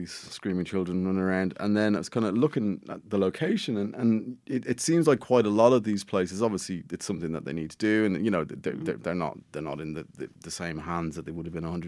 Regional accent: Dundrum, Leinster, Ireland; I live not too far from Ralph Harman Castle, and I grew up in Dundrum

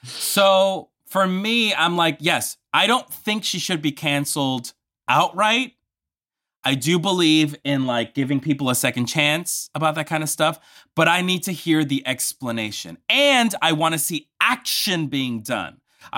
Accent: Colombia; moved away; I was born in Colombia.

